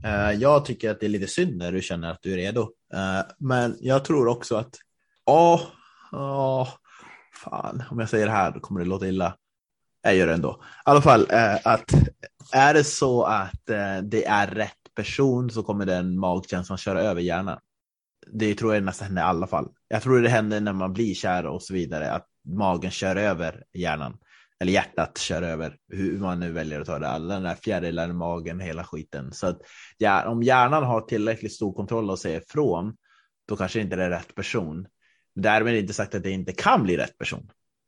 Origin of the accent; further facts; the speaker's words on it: Norrland, Sweden; när jag pratar med vissa så säger de att de hör direkt att jag är från Norrland.